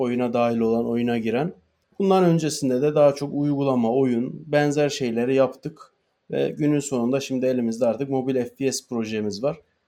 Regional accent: Ardahan, Ardahan Province, Turkey; born there; Şimdi 33 yaşındayım. Ardahan'da doğdum.

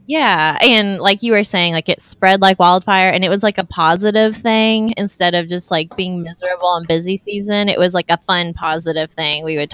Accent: Kentucky, United States; I grew up in Eastern Kentucky and I wanted to play the fiddle so bad

